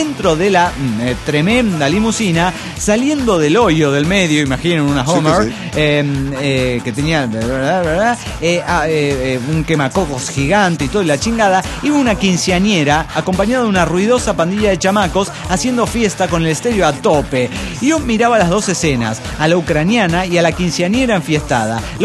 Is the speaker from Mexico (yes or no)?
yes; Mexico City, Mexico; del DF Mexicano.